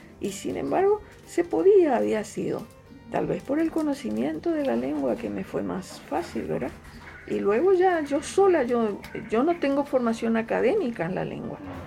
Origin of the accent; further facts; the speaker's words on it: Paraguay; Basta de discriminación y basta de desprecio al yopará, que es la lengua de mi pueblo.